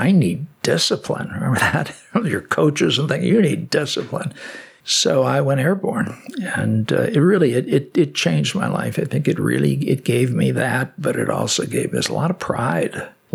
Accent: Chicago, Illinois, United States; No, I'm born and raised in Chicago. Lifelong Cub fan.

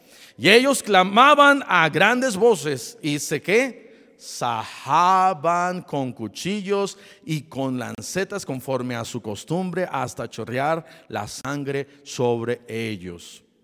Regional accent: Iguala, Guerrero, Mexico; Yo recuerdo creciendo allá en Iguala, Guerrero, hermosa ciudad.

